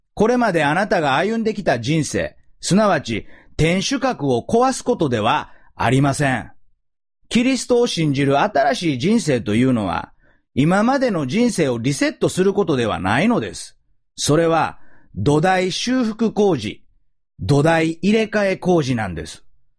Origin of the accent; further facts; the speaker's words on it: Osaka, Japan; 私は大阪で生まれ育ちましたが、社会科見学で覚えているのは、水道局、仁徳天皇陵、奈良の大仏と奈良公園の鹿、またその糞です。